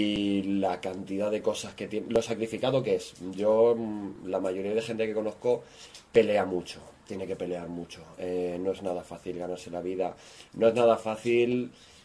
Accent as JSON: {"language": "Spanish", "town": "Valencia", "region": "Valencian Community", "country": "Spain", "lives_now": "Seville, Spain", "said": "yo me vine de Valencia a Jerez, a Sevilla"}